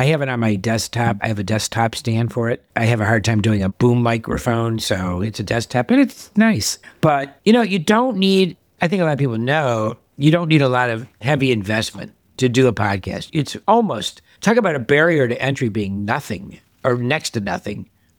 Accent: Cleveland, Ohio, United States; Because, like, come on, we're both from Cleveland, Ohio.

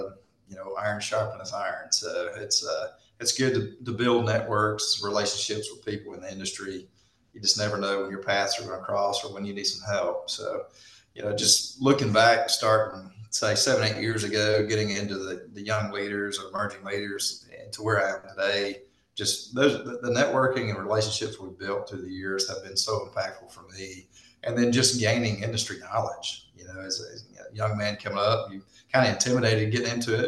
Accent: Texas, United States; But prior to that, I'm from North Texas, and we worked in South Arkansas.

